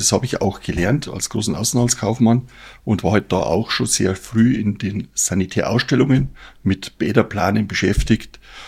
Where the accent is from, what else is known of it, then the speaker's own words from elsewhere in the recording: Wasserburg am Inn, Bavaria, Germany; Ich wurde geboren in Wasserburg am Inn, ist ein bisschen bekannter. Ja. Und ich lebe an und für sich so zwischen Wasserburg und Altötting.